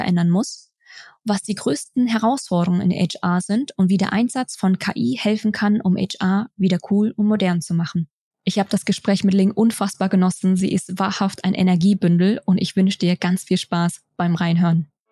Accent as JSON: {"language": "German", "country": "Germany", "tie": "born there", "said": "Ich bin ja in Deutschland geboren, aber habe vietnamesische Eltern"}